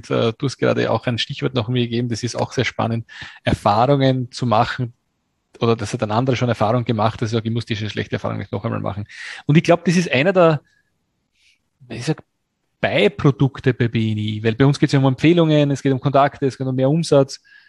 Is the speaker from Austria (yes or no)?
yes; Austria; ich bin ja als Österreicher